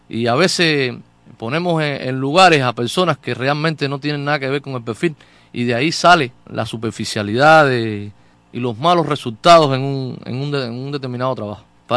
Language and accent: Spanish; Matanzas, Cuba; Soy un enamorado ferviente de mi tierra, es decir, lo que hago, lo que escribo, lo que trato de desarrollar en mi arte precisamente es defendiendo la tierra de la Ciénaga de Zapata.